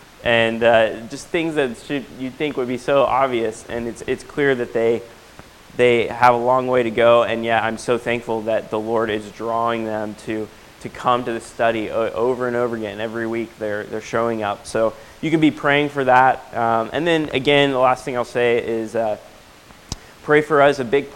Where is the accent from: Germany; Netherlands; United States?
United States; Knoxville, Tennessee; And we're originally from Knoxville, Tennessee. As I mentioned, I went to school in Tennessee.